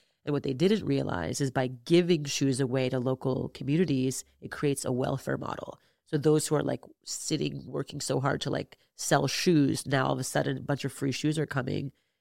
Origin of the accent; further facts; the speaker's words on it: Montreal, Quebec, Canada; it's like we've been brought up, you know, half Indian, half Japanese, growing up in French Montreal, to like question everything